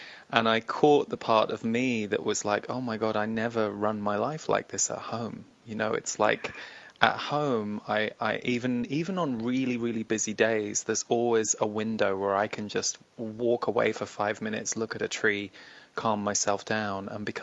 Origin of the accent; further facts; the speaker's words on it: United Kingdom; being a Brit